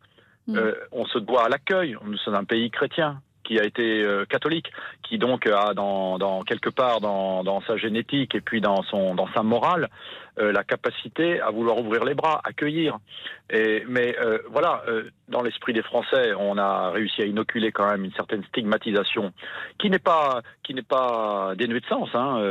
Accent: France; moi en tant que Français

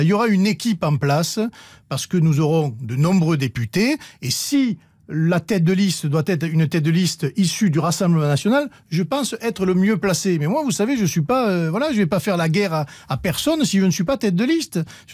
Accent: France; Moi, je suis français, je m'occupe de mon pays.

